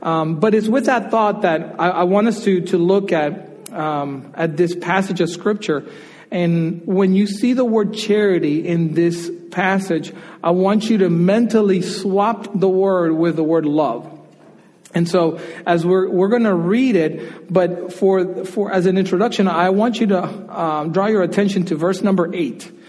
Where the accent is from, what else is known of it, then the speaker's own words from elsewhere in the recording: Dominican Republic; If you did not know, I grew up in Dominican Republic, and adoption is the last thing in our culture.